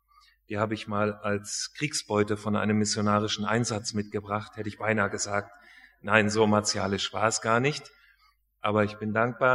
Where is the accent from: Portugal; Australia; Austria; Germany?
Germany; Hesse; ich bin Hesse, aber wir haben badische Kinder.